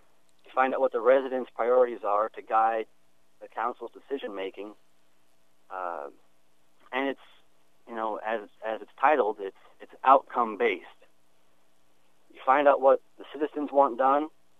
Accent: Orion, Illinois, United States; now in Burlington, United States; Originally, though, I'm from Orion, Illinois, and happy to be in Burlington.

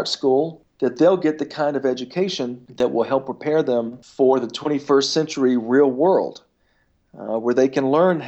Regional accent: Macon, Georgia, United States; I grew up in Macon. I was raised in the northern suburbs, went to a segregated school, went to an all-white country club.

